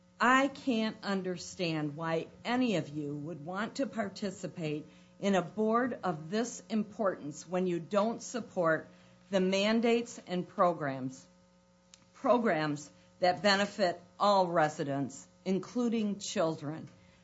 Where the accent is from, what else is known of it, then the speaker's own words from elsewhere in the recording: Resort Township, Michigan, United States; I'm from Resort Township.